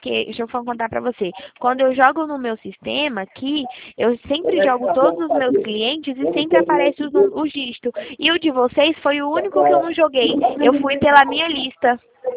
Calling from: Limeira, São Paulo, Brazil; eu falo aqui de Limeira

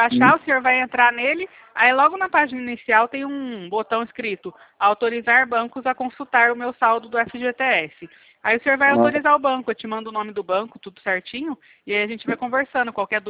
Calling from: Bebedouro, São Paulo, Brazil; Isso. Aqui pertinho de Barretos.

